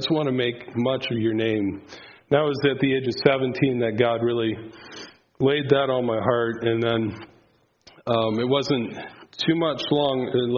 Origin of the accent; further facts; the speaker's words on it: United States; I grew up in Holmes County.